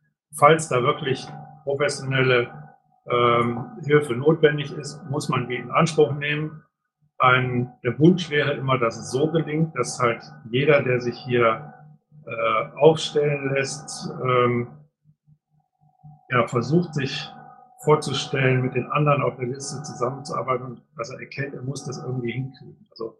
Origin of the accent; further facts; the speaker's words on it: Düsseldorf, North Rhine-Westphalia, Germany; weil ich tatsächlich als Düsseldorfer mit meiner halt hier von um die Ecke komme, also sehr viel hier auch mein Hauptbüro habe.